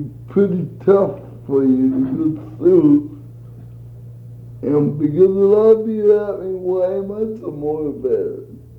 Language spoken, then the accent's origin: English; North Dakota, United States; And I got a friend of mine that lived in my hometown in North Dakota